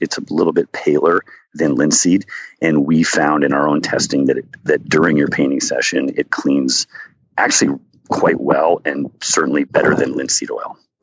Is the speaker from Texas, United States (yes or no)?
no; Maine, United States; I grew up in Maine, and he has a point, for sure.